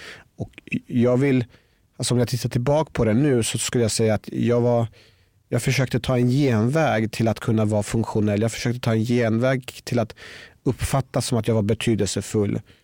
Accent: Norrköping, Östergötland, Sweden; Jag växte upp i Norrköping, jag tränade på gym och hade många kompisar som jag umgicks med.

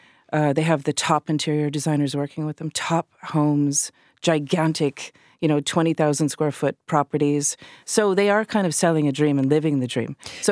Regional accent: Ireland; I'm Irish. My background actually is art and design. I studied sculpture, so I love texture.

